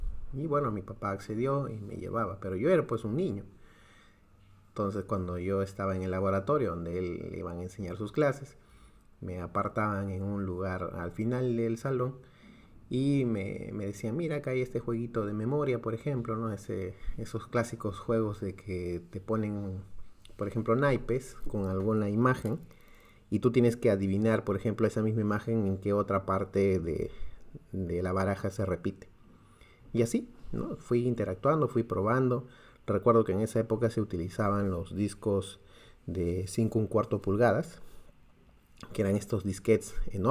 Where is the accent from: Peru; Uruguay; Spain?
Peru; soy de Perú, tengo 36 años